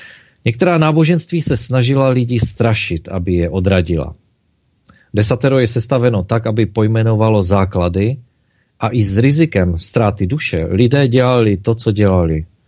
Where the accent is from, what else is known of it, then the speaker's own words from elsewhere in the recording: Ostrava, Moravian-Silesian Region, Czechia; U nás na Ostravě jsme říkali bo bagr. Tuhle odpověď si pamatuju z dětství